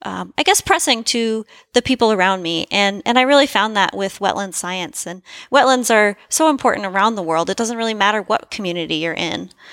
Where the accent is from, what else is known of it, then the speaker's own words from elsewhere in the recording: Corvallis, Oregon, United States; I grew up in Corvallis.